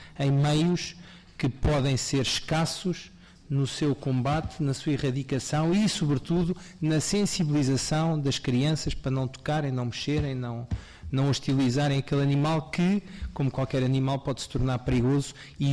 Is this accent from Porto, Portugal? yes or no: no; Torres Novas, Santarém, Portugal; Eu sou de Torres Novas